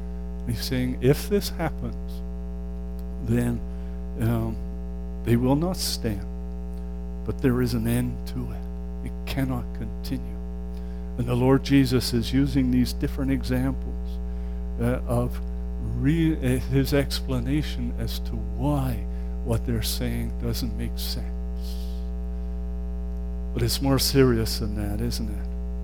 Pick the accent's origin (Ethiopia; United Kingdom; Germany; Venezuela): United Kingdom; England; And I come from England.